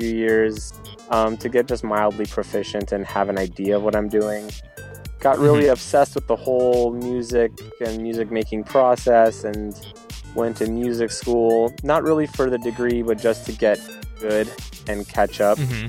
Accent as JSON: {"language": "English", "town": "Los Angeles", "region": "California", "country": "United States", "tie": "born or raised there", "said": "And I am from Los Angeles, born and raised."}